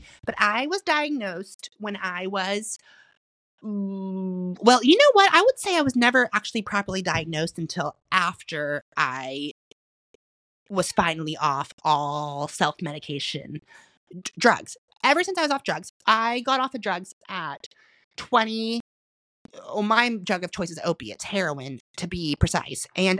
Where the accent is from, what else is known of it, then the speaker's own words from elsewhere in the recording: Oklahoma, United States; So I'm born and raised in Oklahoma